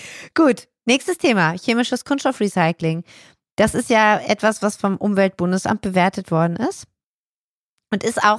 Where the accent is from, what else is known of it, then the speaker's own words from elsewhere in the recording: Hamburg, Germany; das als Hamburgerin